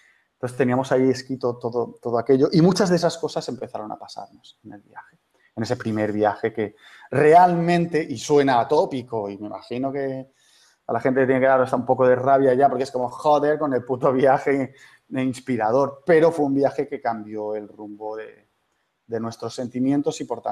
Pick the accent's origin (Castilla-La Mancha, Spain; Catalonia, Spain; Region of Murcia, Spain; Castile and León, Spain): Catalonia, Spain; Barcelona; Yo soy de Barcelona.